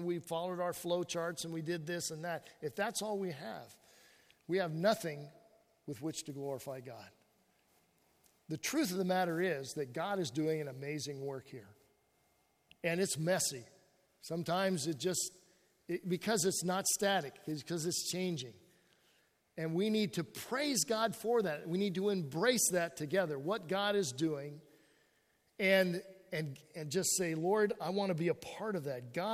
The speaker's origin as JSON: {"language": "English", "region": "California", "country": "United States", "said": "because as a Californian, you know, the archway in St. Louis was says Gateway to the West. I live in California."}